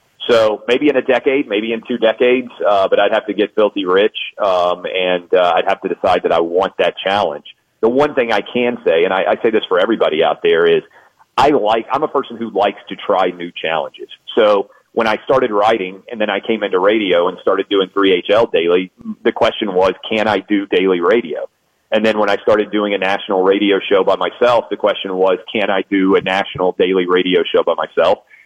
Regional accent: Goodlettsville, Tennessee, United States; We grew up in Goodlettsville, Tennessee, and went to public school K through 12.

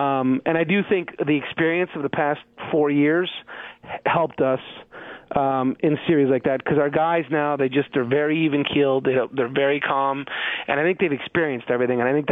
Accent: Montreal, Quebec, Canada; also born or lived in Toronto; I'm Canadian. Grew up in Montreal. Lived in Toronto.

